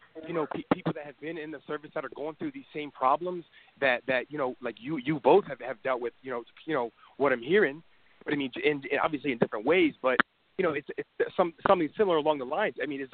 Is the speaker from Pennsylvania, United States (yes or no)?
yes; Pennsylvania, United States; and I'm from Pennsylvania